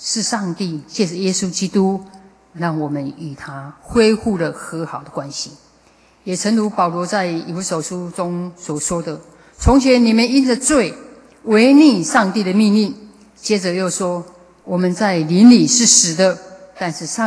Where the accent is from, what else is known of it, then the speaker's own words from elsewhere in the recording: Taiwan; 我们台湾人口2300万